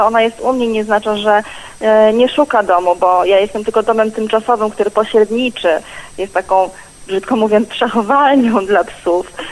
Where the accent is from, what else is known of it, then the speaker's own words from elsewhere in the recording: Warsaw, Masovian Voivodeship, Poland; Nie, jestem z Warszawy.